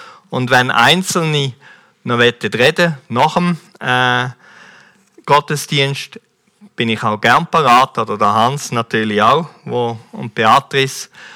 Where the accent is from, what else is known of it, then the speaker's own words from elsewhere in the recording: Switzerland; Und wir müssen uns eigentlich als Schweizer sagen lassen, wo sind wir?